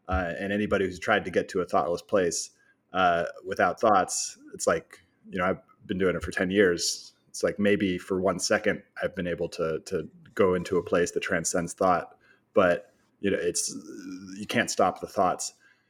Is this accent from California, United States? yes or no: yes; California, United States; And I was like, no, I'm from the Bay Area.